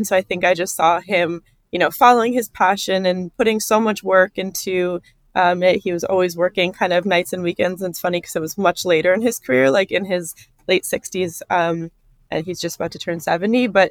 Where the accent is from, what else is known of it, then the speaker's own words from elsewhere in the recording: Minnesota, United States; I grew up in Minnesota, and my family was always really conscious